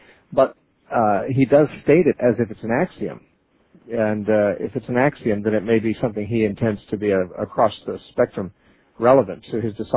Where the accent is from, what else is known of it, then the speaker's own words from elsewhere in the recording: Santa Cruz, California, United States; our next caller is Diane, who's calling us from Santa Cruz, California, my hometown.